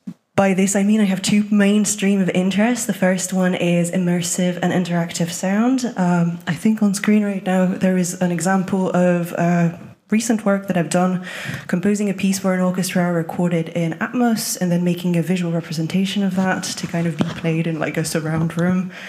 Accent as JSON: {"language": "English", "country": "France", "second_language": "English", "said": "Originally, I'm from France, so if you hear that in my accent, that's why."}